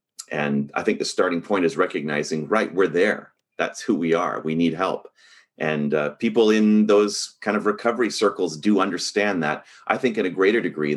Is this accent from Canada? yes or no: yes; Vancouver, British Columbia, Canada; Well, it's part of my family's history. So I grew up in Vancouver